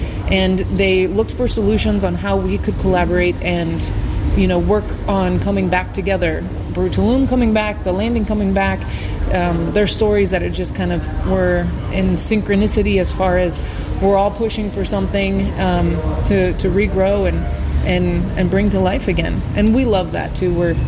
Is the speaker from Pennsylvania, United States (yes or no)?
no; St. Charles, Missouri, United States; I'm from St. Charles, so Greater St. Louis.